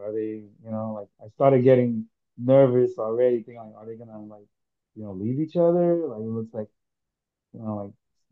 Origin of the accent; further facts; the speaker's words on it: Kankakee, Illinois, United States; born there; And I was born in Kankakee, Illinois. Believe my dad was stationed there.